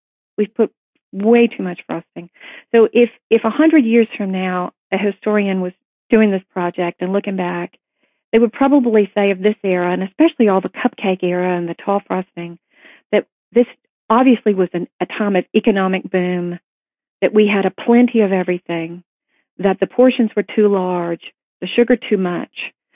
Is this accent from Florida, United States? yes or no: no; Tennessee, United States; I was not raised on it growing up in Tennessee